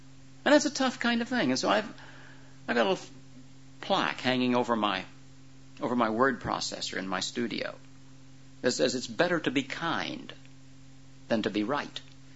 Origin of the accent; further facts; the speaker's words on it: United States; I'm an American, but I'm basically an Englishman at heart, and I have, you know, a lot of problems with some of the American ways that we do things.